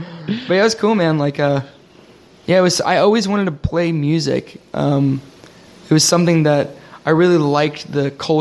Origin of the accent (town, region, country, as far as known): Connecticut, United States; born or raised there